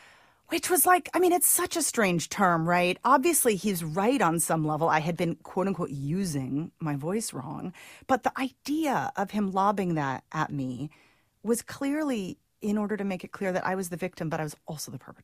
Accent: Santa Cruz, California, United States; went to a speech language pathologist in Santa Cruz, actually, my hometown, over a Christmas break

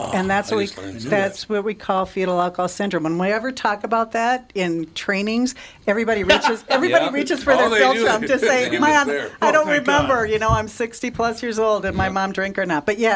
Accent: Litchfield, Minnesota, United States; I grew up in Litchfield, Minnesota.

